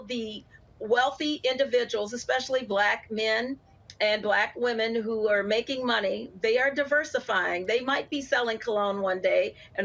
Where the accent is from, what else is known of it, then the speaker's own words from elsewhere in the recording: Lansing, Michigan, United States; I'm from Michigan and Lansing, Michigan.